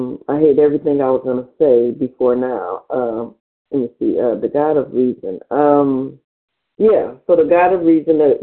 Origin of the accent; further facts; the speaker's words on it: Cleveland, Ohio, United States; I'm from Cleveland, Ohio.